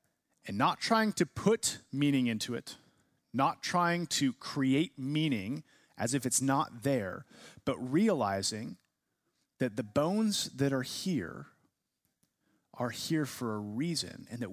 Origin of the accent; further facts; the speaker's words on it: California, United States; born there; I was born in California.